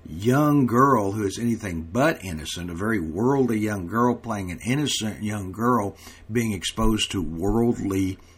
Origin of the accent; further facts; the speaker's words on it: Oklahoma, United States; I'm from Oklahoma, so we are